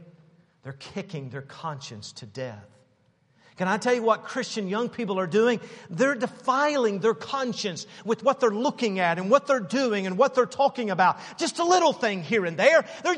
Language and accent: English; Knoxville, Tennessee, United States; Years ago, when I was growing up in Knoxville, Tennessee, my dad and I, we used to wrestle and fight a lot.